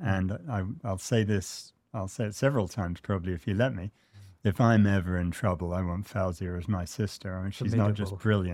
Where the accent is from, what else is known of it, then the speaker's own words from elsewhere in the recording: United States; I speak as an American when I say that.